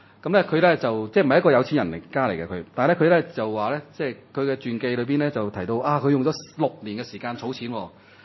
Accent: China; 因為我哋本身係中國人啦

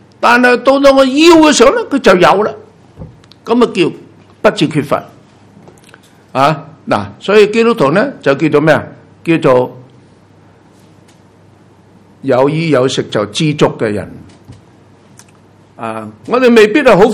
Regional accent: China

